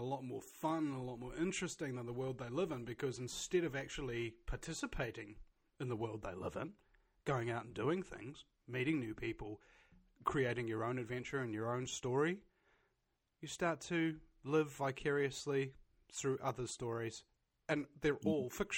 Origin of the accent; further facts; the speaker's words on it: New Zealand; accent: New Zealand; you sound totally like an Australian, bro. It's nothing like a New Zealand accent, you know.